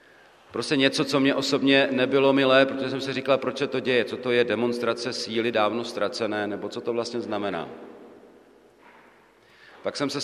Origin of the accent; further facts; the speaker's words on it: Brno, South Moravian Region, Czechia; Jsem rodilý Brňák